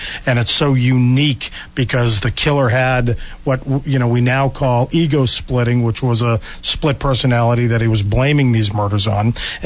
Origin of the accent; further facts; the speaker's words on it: Cape Cod, Massachusetts, United States; I had the perspective of growing up on Cape Cod and knowing, you know, the characters and the streets.